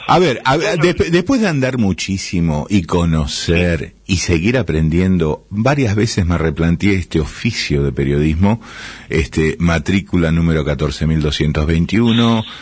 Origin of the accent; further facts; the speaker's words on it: Patagonia, Argentina; Bueno, vengo de la Patagonia, vi una sola chimenea encendida